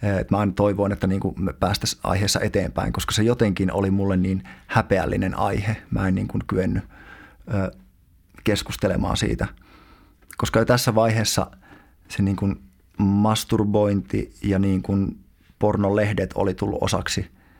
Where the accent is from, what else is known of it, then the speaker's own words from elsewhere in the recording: Kemijärvi, Lapland, Finland; Mä oon kotoisin Kemijärveltä, Lapista, verrattain tavallisesta, aika pienituloisesta perheestä.